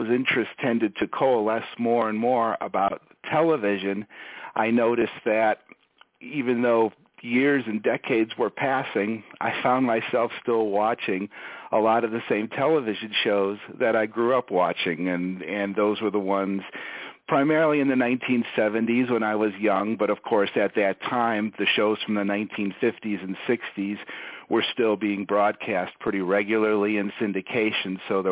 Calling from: Las Vegas, Nevada, United States; I'm calling you from Las Vegas, where we're headed towards 110 degrees for about the next 3 months.

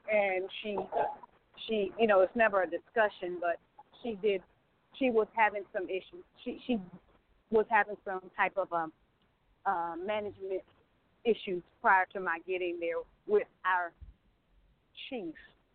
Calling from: Atlanta, Georgia, United States; I'm calling from Atlanta, Georgia.

